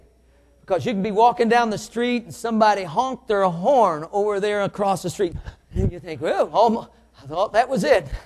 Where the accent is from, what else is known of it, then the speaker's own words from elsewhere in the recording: United States; I thank the Lord I'm an American here tonight. I would think nothing would be better to transfer my citizenship from America to heaven.